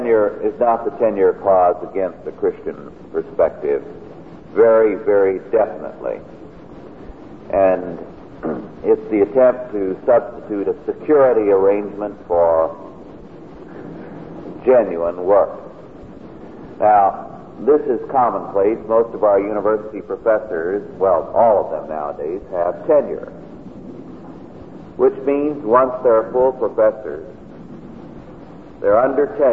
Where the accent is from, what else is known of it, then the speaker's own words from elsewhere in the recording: United States; But I can't buy it for that price because I'm an American, and we're not allowed